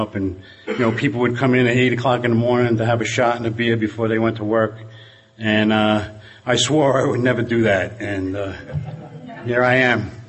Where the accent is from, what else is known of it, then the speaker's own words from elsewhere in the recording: Brooklyn, New York, United States; now in Dumont, United States; I grew up in Brooklyn and moved up to Jersey about 30 years ago.